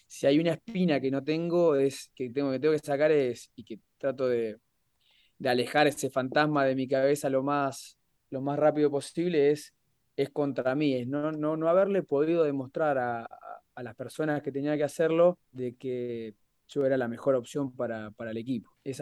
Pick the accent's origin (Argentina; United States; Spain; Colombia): Argentina; Santa Fe; Pocas. Soy muy santafesino.